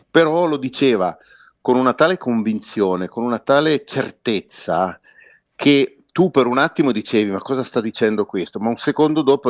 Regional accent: Bra, Piedmont, Italy; Io sono di Bra, prima di tutto, e quindi come Carlo sono nato e cresciuto in questa cittadina un po' particolare e curiosa.

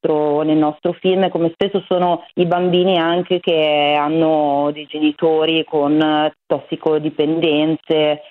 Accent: Mantua, Lombardy, Italy; In realtà la nostra storia poi è accaduta a Mantova, noi siamo di Mantova

